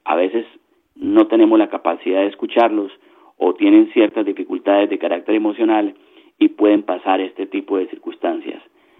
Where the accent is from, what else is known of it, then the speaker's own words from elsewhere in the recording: Bogotá, Colombia; born there; Yo nací en Bogotá. Oiga, pero prácticamente la vida mía, mis ancestros todos son de Paipa. Viví en Paipa antes de viajar, viví en Paipa en los últimos 5 años